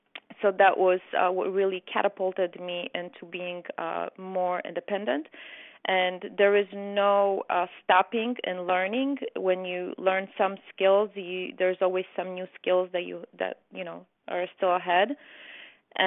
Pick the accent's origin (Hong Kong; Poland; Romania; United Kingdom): Poland; English is a second language; now in United States; I came from Poland to the United States in 1988.